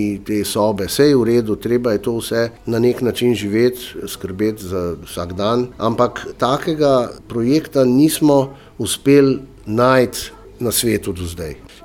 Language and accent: Slovenian; Ljubljana, Central Slovenia, Slovenia; mi smo le iz Ljubljane bili, nihče nas ni poznal